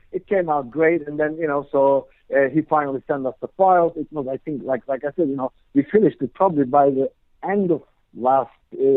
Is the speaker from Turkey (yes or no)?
yes; Istanbul, Turkey; now in New Jersey, United States; I'm originally from Istanbul, Turkey.